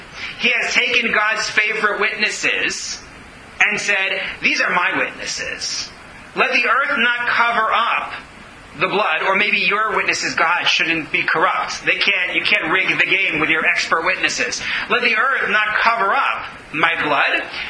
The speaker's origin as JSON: {"language": "English", "country": "United States", "said": "sorry, I'm an American."}